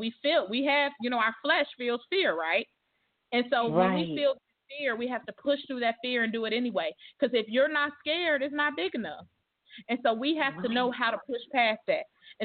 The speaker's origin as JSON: {"language": "English", "town": "Chicago", "region": "Illinois", "country": "United States", "said": "I'm a girl from Roseland. I'm a girl from the south side of Chicago, Chicago Public School"}